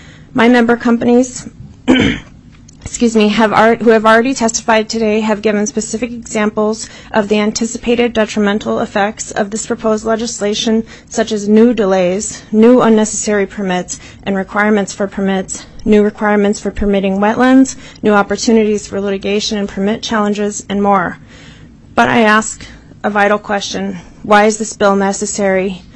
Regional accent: Nome, Alaska, United States; I'm originally from Nome. I'm a lifelong Alaskan, and I live and work here, and I love it here.

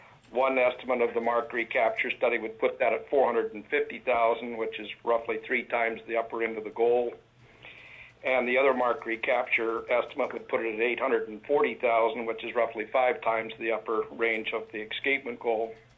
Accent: Kasilof, Alaska, United States; And I'm from Kasilof, a longtime resident of Alaska, former commercial fisherman.

